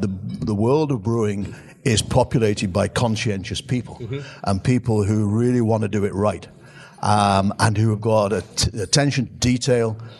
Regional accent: England, United Kingdom; Yeah, but I'm English. I'm not allowed.

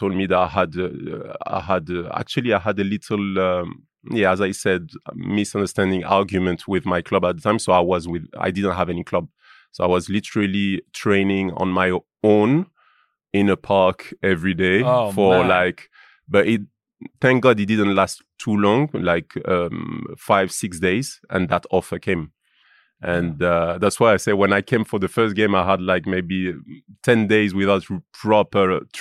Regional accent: Lyon, Auvergne-Rhône-Alpes, France; English is a second language; from back home, Lyon. I grew up in Lyon.

